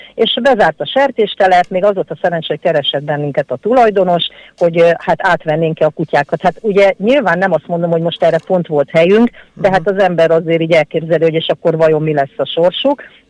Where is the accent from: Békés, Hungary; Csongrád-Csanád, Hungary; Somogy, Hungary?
Somogy, Hungary; Kaposvár; Kaposváron születtem, mindig városi lány voltam, sőt, emeletes házban éltünk. Hozzáteszem, tehát, hogy akkor értse mindenki, hogy 63 éves vagyok.